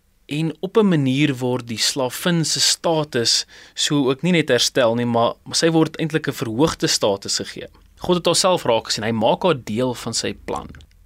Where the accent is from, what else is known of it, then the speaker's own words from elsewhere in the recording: Pretoria, Gauteng, South Africa; En as jy baie goed doen hier in Pretoria waar ek vandaan kom, dan verskyn jou naam in die koerant as 'n top 10 kind.